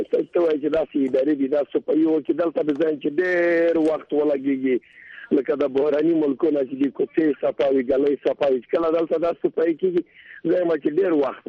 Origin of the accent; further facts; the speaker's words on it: Afghanistan; بالکل زه د افغانستان یم